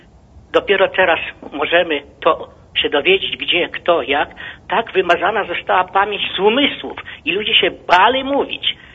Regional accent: Lublin Voivodeship, Poland; Mam już prawie 80 lat. Pochodzę z województwa lubelskiego.

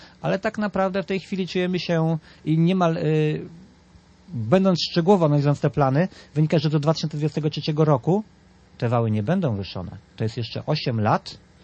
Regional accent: Pomeranian Voivodeship, Poland; moved away as an adult; Ja tutaj żyję 5 lat, a więc krótko jak na mieszkańca i wójta, ale pochodzę z Pomorza, spod Żuław Wiślanych

